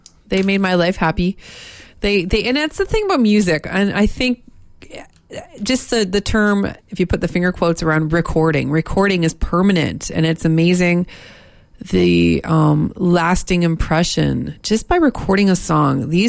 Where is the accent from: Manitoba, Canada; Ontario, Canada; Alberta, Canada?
Ontario, Canada; Windsor; I was raised on the Fahrenheit system. Being from a border town, being from Windsor, Ontario, we were just quasi-Canadian, quasi-American. Our identity was kind of blurred.